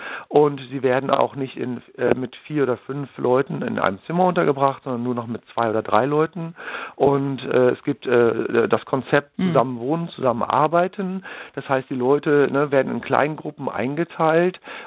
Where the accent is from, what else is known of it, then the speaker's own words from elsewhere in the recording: Rhineland, Germany; now in Brandenburg, Germany; Ich persönlich bin eigentlich aus dem Rheinland, da gibt es den traditionell mit gekochtem Schinken, aber ich bin seit 25 Jahren in Brandenburg